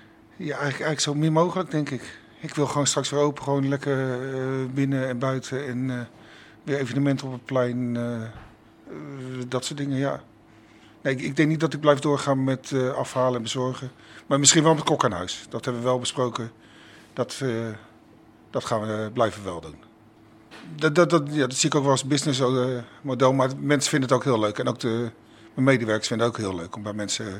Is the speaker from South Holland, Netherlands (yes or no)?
yes; Noordwijk, South Holland, Netherlands; Ik kom zelf uit Noordwijk. En daar is dat gunnen een heel stuk minder.